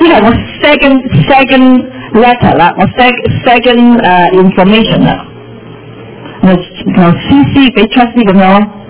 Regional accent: China; 佢見到我咧，我係中國人啊嘛，但係咧我中國人我都會講俾聽，我係做校長

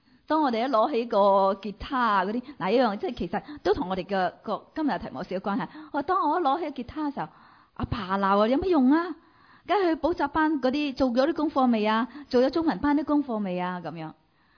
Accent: China; 我哋中國人咧又食粥啦，又食飯啦，做早餐嘅。

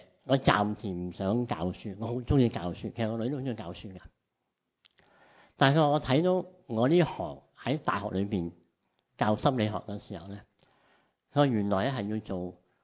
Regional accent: Guangdong, China; 我哋广东人广东粥系咩嚟噶？好绵噶

